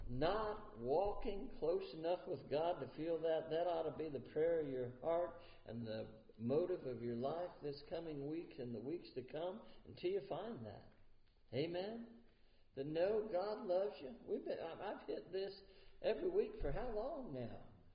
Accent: United States; You know, beyond I'm an American, and I do identify that way.

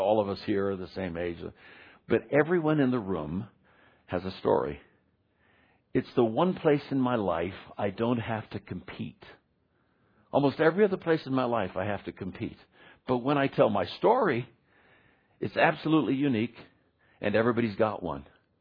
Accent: California, United States; now in Washington, United States; You know, I come from Washington, D.C. At least I was there for 15 years. I'm really a left coaster. I was brought up in California, but I spent these 15 years in D.C.

